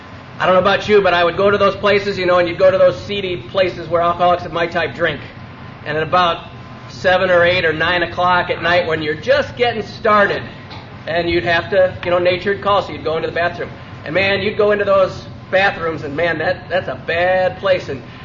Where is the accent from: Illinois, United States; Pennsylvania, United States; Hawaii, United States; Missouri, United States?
Illinois, United States; Chicago; I grew up in a family, I've got two older brothers. My father was, I grew up in Chicago.